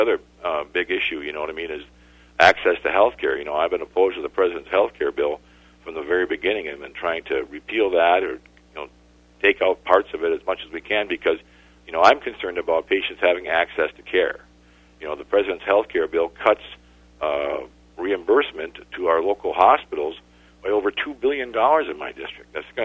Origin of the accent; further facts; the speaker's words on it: Michigan, United States; Well, you know, I'm a doctor from the UP. You know, I mean, I practiced medicine for over 30 years. I grew up in the Upper Peninsula.